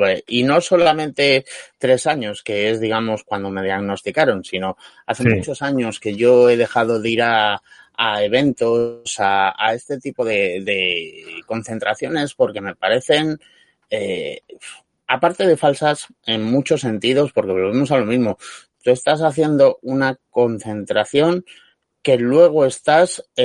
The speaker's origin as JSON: {"language": "Spanish", "country": "Spain", "said": "Yo soy español de nacimiento porque no me han dado a elegir."}